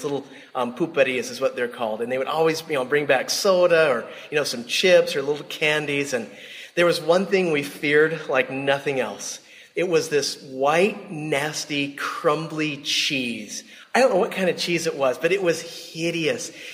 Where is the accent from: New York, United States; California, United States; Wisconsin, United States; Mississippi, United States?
California, United States; San Diego; I'd seen a little bit of poverty as I, you know, traveled to Mexico since I grew up in San Diego.